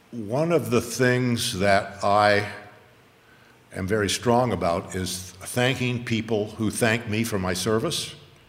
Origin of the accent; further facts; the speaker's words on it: Los Angeles, California, United States; Now, I'm from Los Angeles, and I had to translate for them.